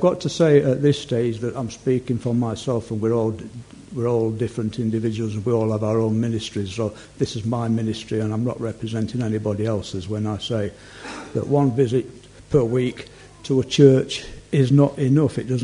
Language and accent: English; Yorkshire and the Humber, United Kingdom; accent: Yorkshire; I knew God before I knew the Yorkshire dialect. So English is my first language. I came out of hospital, and that's when I learned how to speak with a broad Barnsley dialect